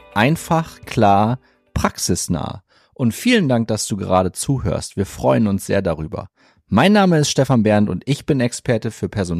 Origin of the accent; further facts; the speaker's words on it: Northern Germany, Germany; Ich bin im Norden groß geworden, da war das Wärmste mal irgendwie, keine Ahnung, 22 Grad oder so.